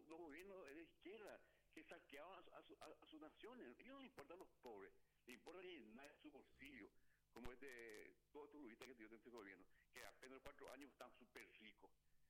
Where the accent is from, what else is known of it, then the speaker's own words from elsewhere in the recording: Paraguay; tenemos que dar nuestra voz como paraguayos.